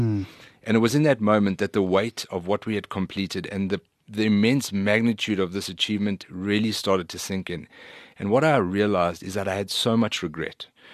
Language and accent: English; England, United Kingdom